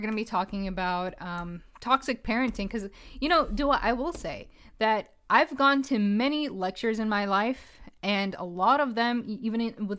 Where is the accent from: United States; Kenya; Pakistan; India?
Pakistan; I, as a Pakistani woman, have never been beaten in my life.